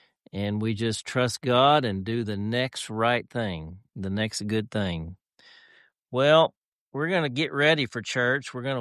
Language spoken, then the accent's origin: English; Dumas, United States; we're from Dumas. We're from Dumas, and years ago, Mom and Dad moved out of Dumas